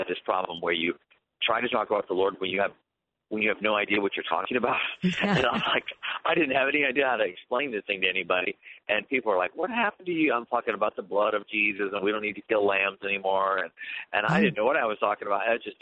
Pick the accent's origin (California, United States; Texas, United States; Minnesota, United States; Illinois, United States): California, United States; Well, I was raised in California, going to dead, dry, boring churches my whole life.